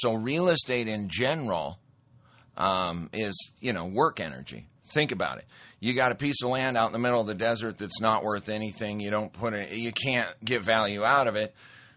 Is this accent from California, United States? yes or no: no; Montana, United States; I grew up in Montana, been around a lot of that stuff, and been to a lot of ranches and whatnot.